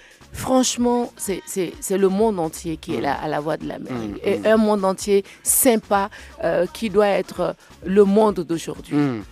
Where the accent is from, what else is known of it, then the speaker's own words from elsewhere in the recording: Mali; en tant que malienne